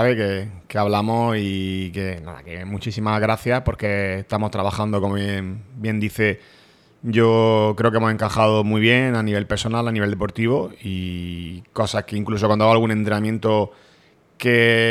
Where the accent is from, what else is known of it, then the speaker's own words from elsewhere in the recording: Lorca, Region of Murcia, Spain; soy muy popular de mi pueblo, de mi ciudad, me gusta correr mucho en Lorca